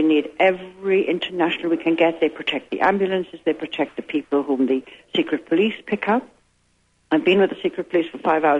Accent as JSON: {"language": "English", "region": "Wales", "country": "United Kingdom", "said": "I'm from Wales. I'm a 65-year-old grandmother."}